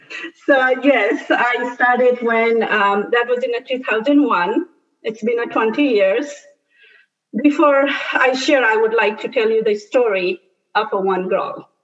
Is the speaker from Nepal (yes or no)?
yes; Nepal; now in United States; I'm originally from Nepal. I have lived in Washington State for the last 16 years